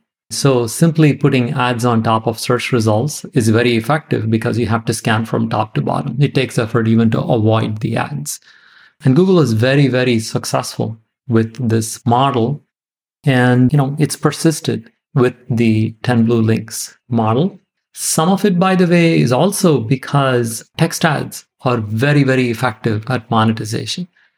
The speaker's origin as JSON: {"language": "English", "country": "India", "tie": "born or raised there", "said": "You know, I grew up in India, which as you know, is a raucous democracy."}